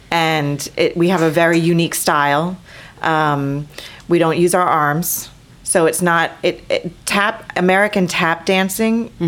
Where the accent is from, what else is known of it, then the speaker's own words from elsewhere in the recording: Ireland; moved away; Hey, I'm actually Irish.